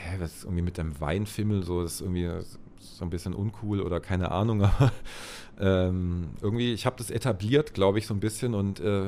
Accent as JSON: {"language": "German", "region": "Baden-Württemberg", "country": "Germany", "said": "also bei uns in Baden-Württemberg gibt es halt den klassischen Trollinger, so ein süßer Rotwein"}